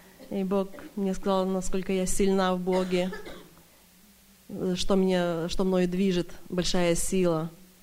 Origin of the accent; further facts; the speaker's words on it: Sacramento, California, United States; я тоже из Сакраменто.